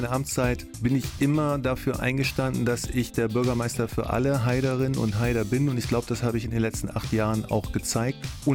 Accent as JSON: {"language": "German", "region": "Schleswig-Holstein", "country": "Germany", "tie": "born or raised there", "said": "ich bin 2015 zurückgekehrt in meine Heimat Schleswig-Holstein."}